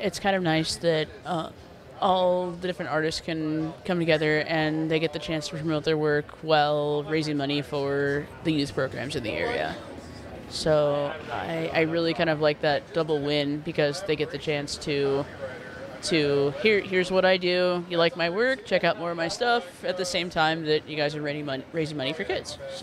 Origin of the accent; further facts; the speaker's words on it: Vancouver, Washington, United States; I am a copywriter from Vancouver, Washington.